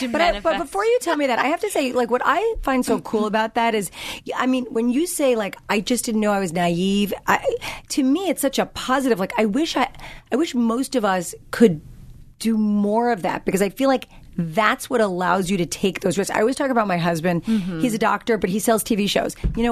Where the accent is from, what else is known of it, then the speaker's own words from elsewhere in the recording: Chappaqua, New York, United States; Chappaqua, Westchester.